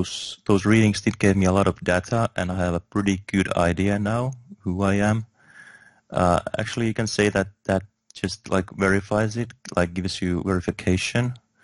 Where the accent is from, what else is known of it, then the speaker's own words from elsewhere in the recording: Finland; English is a second language; I'm a Finnish. I was born in Finland. I'm Finnish nationality